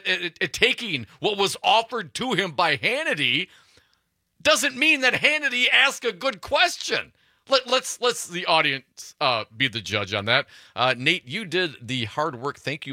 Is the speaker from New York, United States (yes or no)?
no; Wisconsin, United States; I mean, we're from Wisconsin here, man.